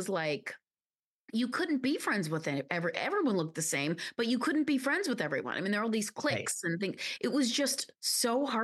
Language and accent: English; Guyana; also born or lived in Pakistan; So I grew up in Guyana in South America and then in Pakistan.